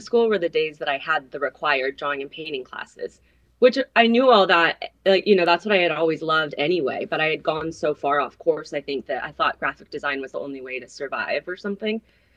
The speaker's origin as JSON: {"language": "English", "town": "San Diego", "region": "California", "country": "United States", "tie": "born or raised there", "said": "So I grew up in North County, San Diego. And as you do there, you know, when you live at the beach, you grow up surfing."}